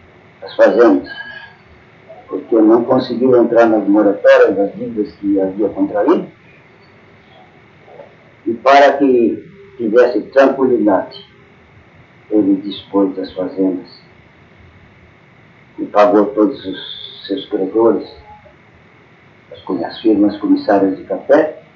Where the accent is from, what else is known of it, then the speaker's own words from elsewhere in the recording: São Paulo, Brazil; Eu vim de Catalândia, onde a minha família era radicada desde 1927.